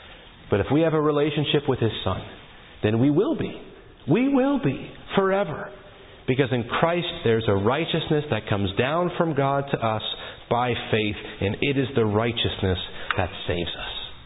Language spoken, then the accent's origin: English; West Virginia, United States; we got a professional hockey team, minor league, but a professional hockey league team in our hometown in Little West Virginia.